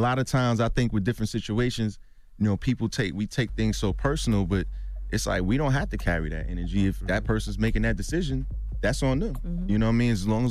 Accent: Brooklyn, New York, United States; Nah, we didn't get along initially because I'm from Brooklyn, he's from Manhattan

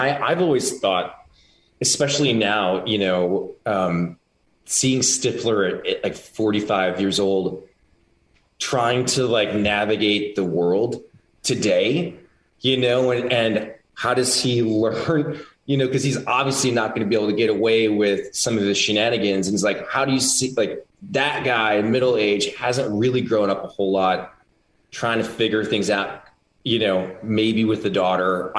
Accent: Cottage Grove, Minnesota, United States; now in Los Angeles, United States; I'm from Minnesota.

